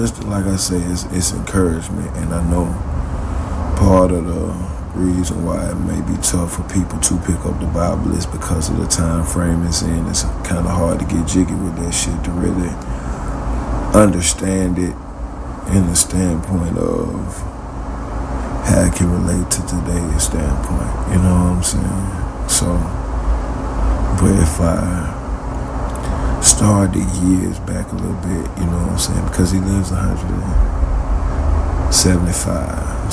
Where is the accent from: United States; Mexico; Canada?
United States; I'm from the United States, so you know, our system is set up to where legally you're grown at 21, okay?